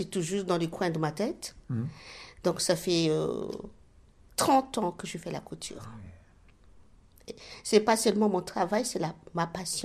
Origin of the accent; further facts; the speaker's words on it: Madagascar; comme je suis malgache, hein, je suis métissage, métisse aussi